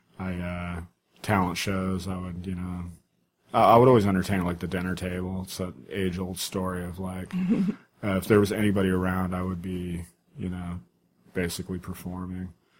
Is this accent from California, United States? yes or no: yes; Riverside, California, United States; born there; I was born in Riverside, California, which is in inland in Southern California.